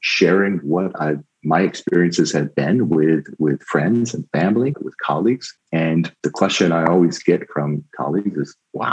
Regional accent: United States; I'm being an American. I have one foot in America and one foot in Europe.

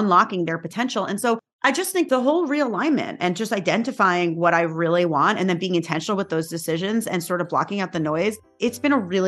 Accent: New York, United States; and by the way, I am from New York, where is like the hustle capital of like the universe.

